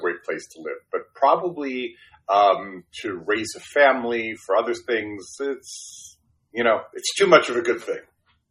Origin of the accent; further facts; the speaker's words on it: Brooklyn, New York, United States; first language Spanish; English is a second language; So, I grew up, in a house, I grew up in Brooklyn, New York, in a blue collar house, right?